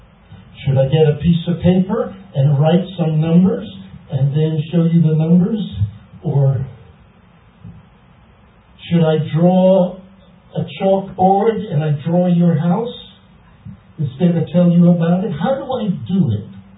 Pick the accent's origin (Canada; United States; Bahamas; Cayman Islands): Bahamas; born there; You know, I wasn't born in a country. Did you know that? I was born in the Bahamas. Bahamas was under the British Commonwealth. My parents were Greek. My father came from Greece.